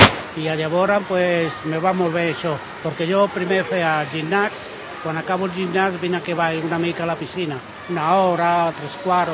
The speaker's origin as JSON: {"language": "Catalan", "region": "Andalusia", "country": "Spain", "said": "sé que en el cas d'Andalusia, perquè jo soc andalús"}